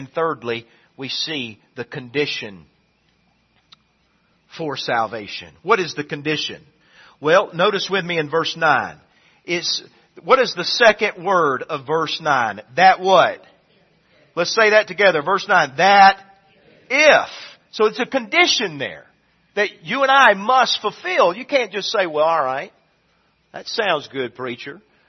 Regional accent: the South, United States; I'm telling you, I grew up in the South. I knew about Jesus.

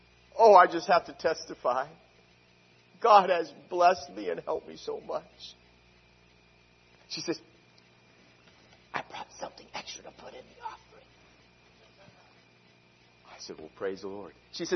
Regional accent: United States; born there; I'm so glad I was born in America.

